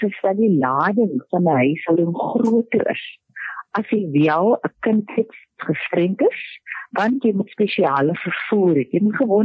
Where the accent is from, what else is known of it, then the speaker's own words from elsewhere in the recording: Wellington, Western Cape, South Africa; now in -; ek is van Wellington, ek is van die Waks en van die Boland area